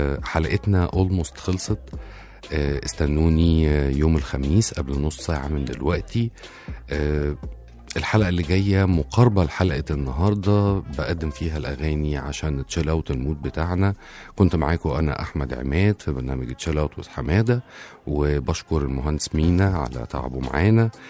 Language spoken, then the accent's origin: Arabic; Egypt; وكنا إحنا كمصريين